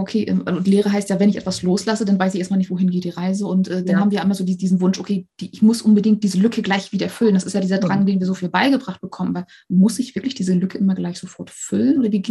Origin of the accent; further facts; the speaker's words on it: Germany; Und weil wir da so, gerade als Deutsche, glaube ich, sehr praktisch veranlagt sind.